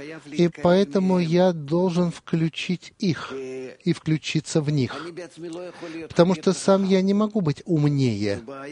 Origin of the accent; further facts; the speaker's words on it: Rishon LeZion, Central District, Israel; из Ришон-Лициона.